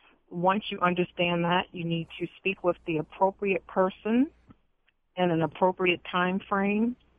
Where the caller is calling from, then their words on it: Randallstown, Maryland, United States; Hi, it's Randallstown.